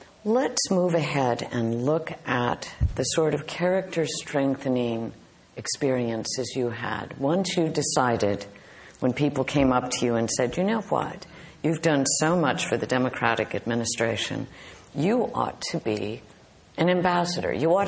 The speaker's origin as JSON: {"language": "English", "town": "Austin", "region": "Minnesota", "country": "United States", "said": "because I'm from Austin, Minnesota."}